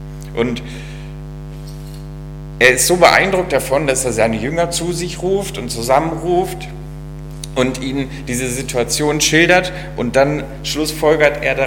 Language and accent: German; Villingen-Schwenningen, Baden-Württemberg, Germany; Ich komme eigentlich aus dem Schwarzwald, aus Villingen-Schwenningen und kenne Hessen kaum.